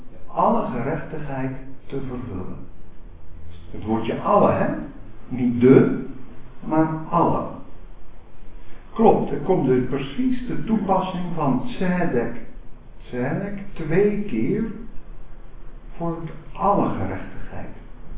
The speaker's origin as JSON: {"language": "Dutch", "town": "Leiden", "region": "South Holland", "country": "Netherlands", "tie": "born or raised there", "said": "Leiden waar ik opgegroeid ben"}